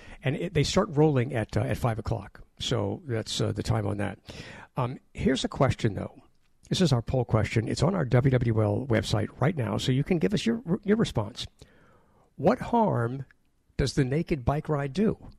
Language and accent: English; United States; I mean, that makes me feel good as an American.